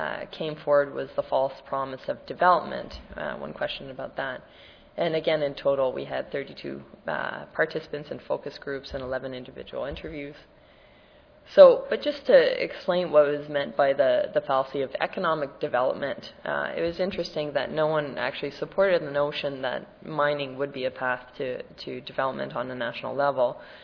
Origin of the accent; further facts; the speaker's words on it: Canada; Different from a country like one I come from Canada